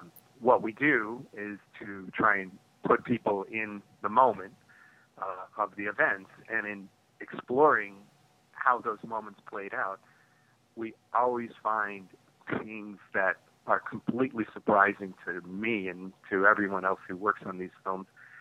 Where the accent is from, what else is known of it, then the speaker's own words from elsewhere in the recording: Cleveland, Ohio, United States; I grew up in Cleveland, Ohio